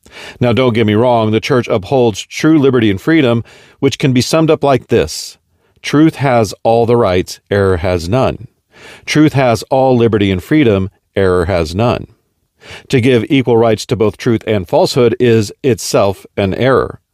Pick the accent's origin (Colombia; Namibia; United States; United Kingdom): United States; I am an American, a citizen of the United States of America. I am patriotic and I love my country.